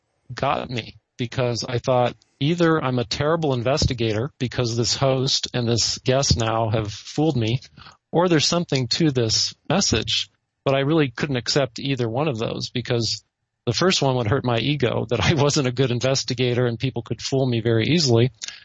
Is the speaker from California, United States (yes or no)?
yes; San Jose, California, United States; I grew up in San Jose, California, about 50 miles to the south of San Francisco.